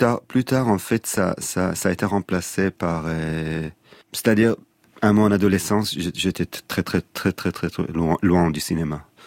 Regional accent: Tel Aviv, Tel Aviv District, Israel; Je suis né à Tel Aviv. Ma mère était monteuse de cinéma, mon père un écrivain. C'est là où je suis né, c'est là où j'ai grandi.

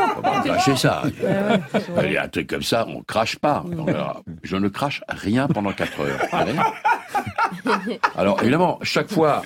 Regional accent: Belgium; je suis belge.

